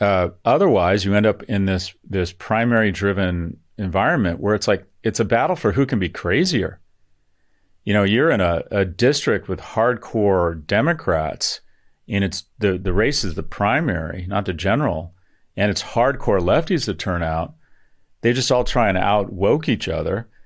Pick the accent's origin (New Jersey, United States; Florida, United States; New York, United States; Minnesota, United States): Florida, United States; And yet in my home state of Florida